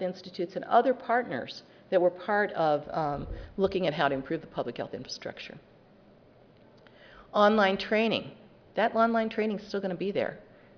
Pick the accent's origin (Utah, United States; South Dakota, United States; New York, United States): South Dakota, United States; I come from South Dakota originally, and I've always had a fondness for country music lyrics.